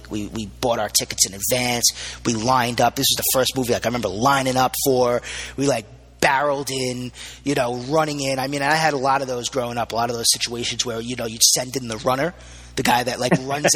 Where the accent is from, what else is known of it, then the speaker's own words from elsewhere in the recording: Staten Island, New York, United States; I grew up in Staten Island where, you know, you're bros with all your friends